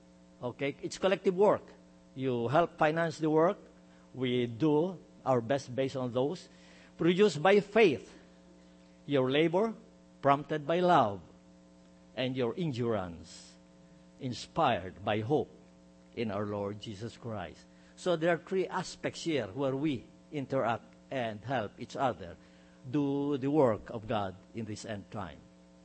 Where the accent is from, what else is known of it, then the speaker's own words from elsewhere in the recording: Philippines; And since we come from the Philippines, we'd like to cover a little bit of the brotherhood that we have in the Philippines